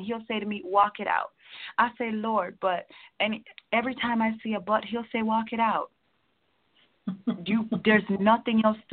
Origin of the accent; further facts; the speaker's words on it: Jamaica; I'm from Jamaica, but I'm from the country in Jamaica. I'm not a city